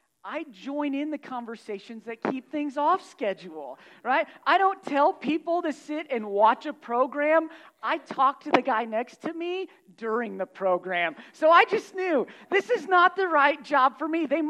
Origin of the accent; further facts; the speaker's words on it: Red Oak, Iowa, United States; I grew up in Red Oak and graduated from Stanton. My grandparents are here. They live just outside College Springs, so I'm a Southwest Iowa guy at heart.